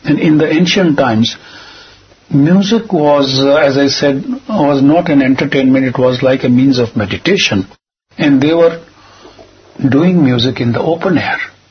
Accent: Jammu and Kashmir, India; born there; I was born in Jammu and Kashmir, the northern state of India.

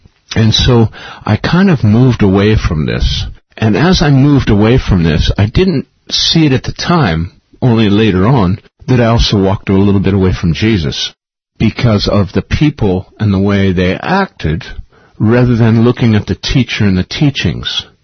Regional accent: Youngstown, Ohio, United States; now in Mount Madonna, United States; But I grew up in a place called Youngstown, Ohio, which is in middle America, which, like I said, was a mafia town

